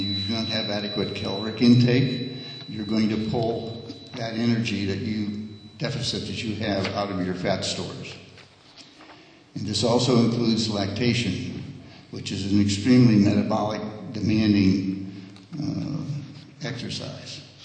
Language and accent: English; Lopez Island, Washington, United States; from Lopez Island.